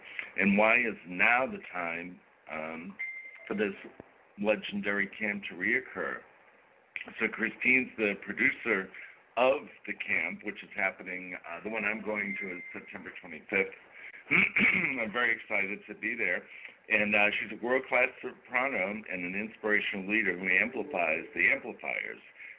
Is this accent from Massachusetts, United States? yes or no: yes; Boston, Massachusetts, United States; I'm from Boston personally, and this goes way back to Walden Pond